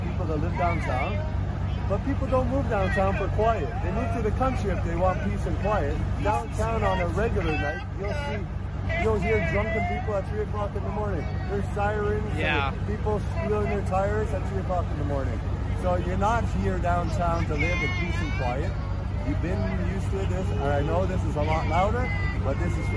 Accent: Canada; We want to go back to being Canadian, free, and everyone's watching us.

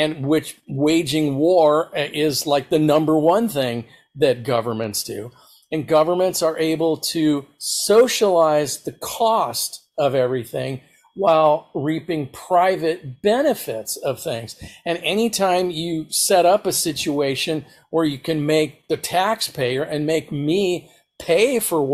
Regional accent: United States; because I'm an American

